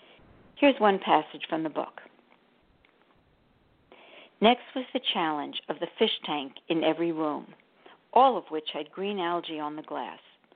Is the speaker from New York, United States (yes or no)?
yes; New York, United States; I grew up on Long Island, New York. It's in the center part of the island. It was characterized by lots of asphalt, gas stations, and strip malls.